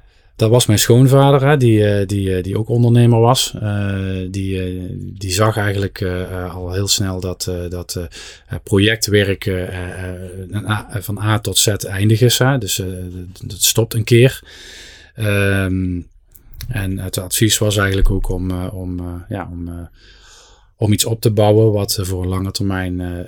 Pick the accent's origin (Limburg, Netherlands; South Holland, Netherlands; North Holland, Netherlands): Limburg, Netherlands; Venray; Ik ben geboren en getogen in Venray